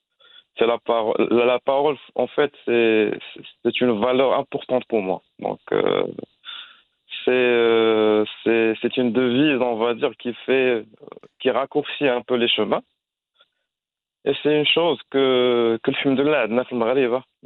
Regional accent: Agadir, Souss-Massa, Morocco; moi, je suis natif d'Agadir, donc pour moi, Agadir, ils sont connus pour le climat.

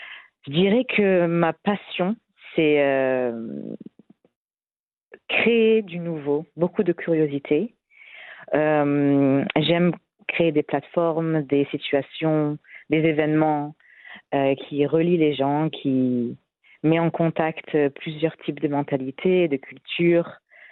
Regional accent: France; born there; also born or lived in Libya; je suis née en France de père marocain et de mère réunionnaise de l'île de la Réunion dans l'océan Indien. Et j'y suis restée pendant 3 ans. Et après, on a déménagé en Libye pendant 3 ans. Puis de retour en France pour 6 ans.

